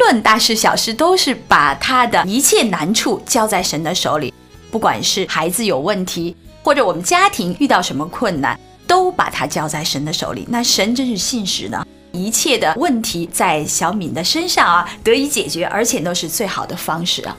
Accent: China; 是我从大陆来的时候做的一首最新的

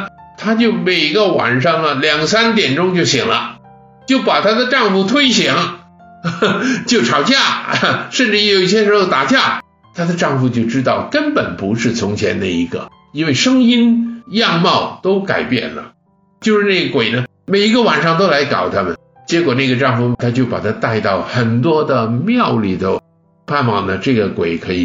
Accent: Guangdong, China; 我是广东人，

